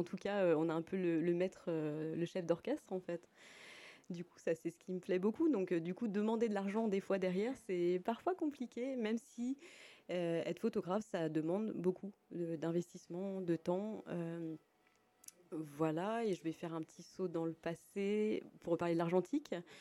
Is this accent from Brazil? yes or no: no; Le Havre, Normandy, France; moved away as an adult; now in Charavines, France; Je suis originaire de Normandie, où j'ai grandi jusqu'à mes 20 ans. Et donc je suis originaire du Havre, principalement, une région qui me tient énormément à cœur.